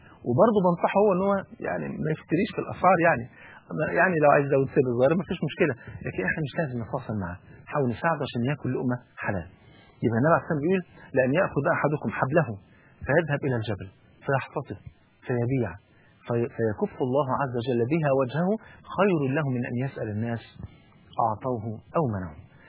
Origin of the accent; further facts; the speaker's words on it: Egypt; يعني المثل البلدي اللي عندنا في مصر